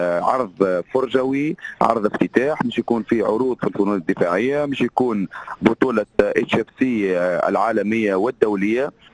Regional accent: Sfax, Sfax Governorate, Tunisia; صفاقس هي امنا، وانا ولد صفاقس ونتشرف باش تكون صفاقس

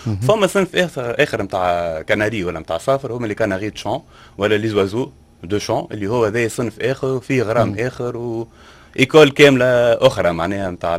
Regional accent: Tunisia; وفما شكون عندنا في تونس زاده ينجو فيهم

